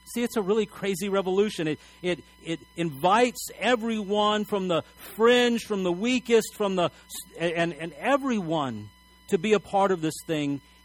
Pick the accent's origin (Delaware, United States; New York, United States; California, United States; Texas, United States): Texas, United States; El Paso; In fact, in my hometown of El Paso, Texas, there's a famous mayor from the 1930s.